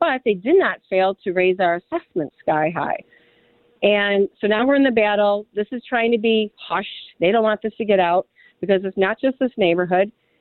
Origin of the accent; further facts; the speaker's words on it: Niagara Falls, New York, United States; because I grew up in Love Canal and I was afraid to get a house with chemicals.